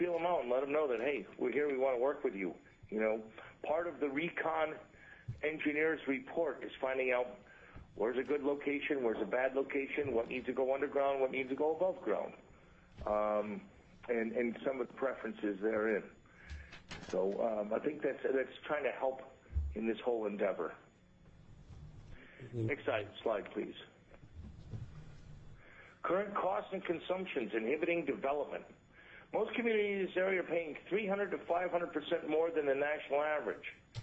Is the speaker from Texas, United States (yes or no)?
no; New York, United States; I talk a little fast. I'm originally from New York.